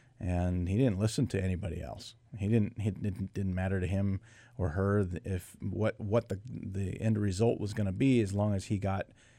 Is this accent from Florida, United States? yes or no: no; Pendleton, Oregon, United States; I grew up in Pendleton.